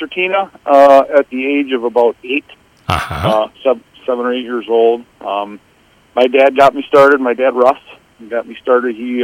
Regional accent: Montgomery, Minnesota, United States; also born or lived in New Prague; now in Jackson, United States; Well, I was born in New Prague and, you know, raised in Montgomery, went to school there all through elementary, high school and that, and lived in Montgomery, New Prague area until 2003

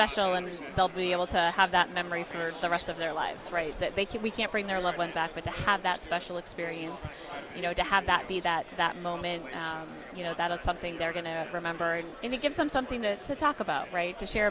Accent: Maine, United States; Personally, I grew up in Maine and was a New England Patriot fan before I started this job.

